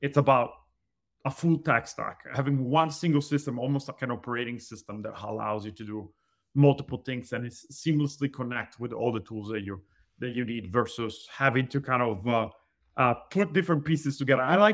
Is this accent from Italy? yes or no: yes; Italy; moved away; Well, I was born and raised in Italy. I moved here about 14 years ago now.